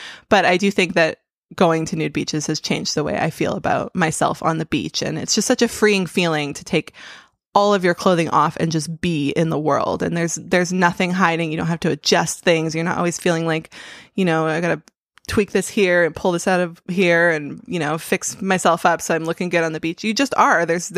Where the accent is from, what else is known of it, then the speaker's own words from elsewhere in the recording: Vancouver, British Columbia, Canada; growing up in Vancouver. We're a coastal city, so my family went to the beach a lot.